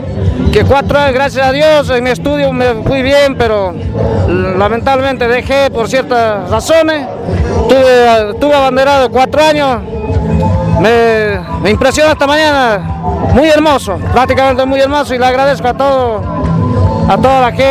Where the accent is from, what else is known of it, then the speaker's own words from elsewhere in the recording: Bolivia; now in La Plata, Argentina; nosotros que somos residentes bolivianos, que estamos acá en La Plata hace años trabajando duramente